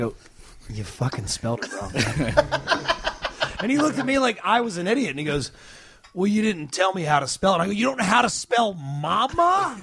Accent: Australia; I'm actually Australian.

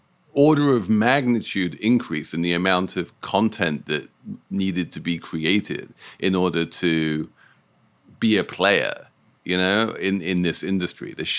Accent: United Kingdom; as a Brit

